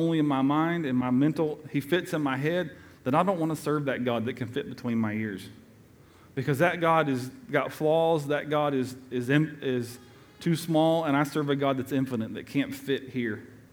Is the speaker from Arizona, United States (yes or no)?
no; Tennessee, United States; also born or lived in Georgia; Me, a southern Georgia boy raised in East Tennessee with a West Coast, sorry.